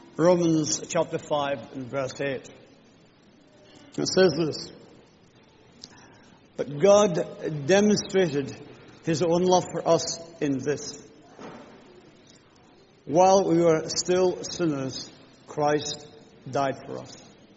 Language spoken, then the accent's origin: English; Scotland, United Kingdom; in case you don't know, and in case my accent confuses you, I'm a Scot. I'm not Welsh. I'm not Irish. I'm a Scotsman.